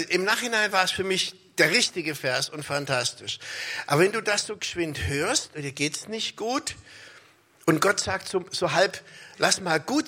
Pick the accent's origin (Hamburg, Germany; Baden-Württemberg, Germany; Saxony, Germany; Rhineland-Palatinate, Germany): Baden-Württemberg, Germany; Heidenheim; Aber meine Frau und ich wohnen in Heidenheim. Wir sind eigentlich alte Heidenheimer.